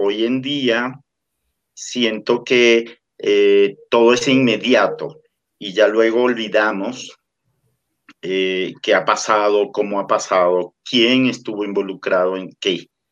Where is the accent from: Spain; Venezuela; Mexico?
Venezuela; Delta Amacuro; yo nací en Venezuela, me formé en Venezuela. Por razones de trabajo, mis padres tuvieron que irse a vivir al delta del Orinoco. O sea, no fue en plena civilización donde yo me crié o pasé mi infancia.